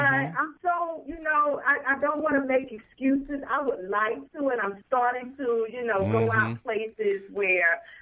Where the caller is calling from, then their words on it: Germantown, United States; I'm calling from Germantown. Happy Friday.